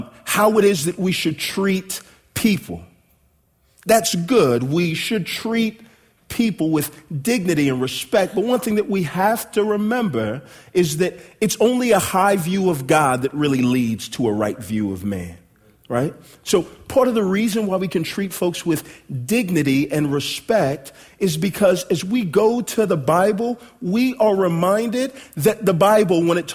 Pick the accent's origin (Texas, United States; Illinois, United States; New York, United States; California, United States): Texas, United States; moved away as an adult; also born or lived in Denton; now in Atlanta, United States; I'm from Texas. My wife and I moved to Atlanta via Denton in 09.